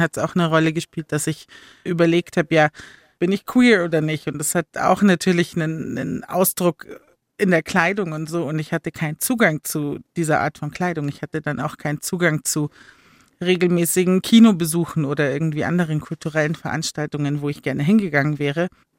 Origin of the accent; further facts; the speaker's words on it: Bavaria, Germany; weil ich bin am Chiemsee aufgewachsen, wo Menschen typischerweise ein eigenes Haus haben, meistens auch ein Boot, einfach sehr wohlhabend sind.